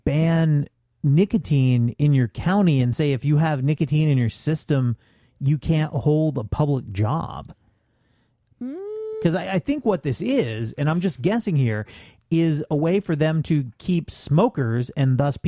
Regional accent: Vermont, United States; About my home state of Vermont, which is nowhere near Florida.

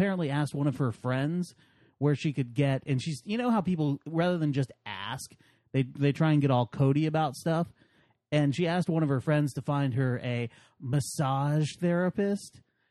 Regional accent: United States; I'm American sorry.

